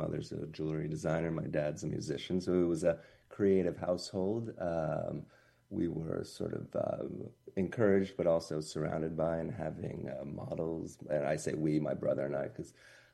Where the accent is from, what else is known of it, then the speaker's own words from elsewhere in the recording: New York City, New York, United States; if you you grow up here and it's your home for one thing